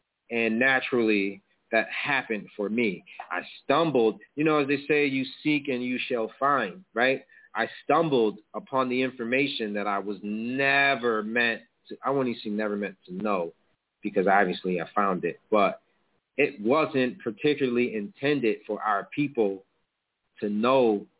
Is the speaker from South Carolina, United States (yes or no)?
no; Buffalo, New York, United States; So basically, I grew up in Buffalo, New York, in the hood, and I'm a project baby.